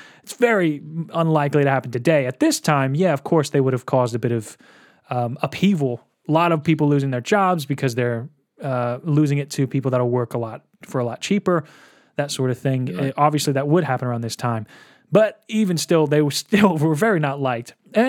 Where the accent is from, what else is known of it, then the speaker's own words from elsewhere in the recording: Nashville, Tennessee, United States; And I was like, yeah, I'm from Nashville.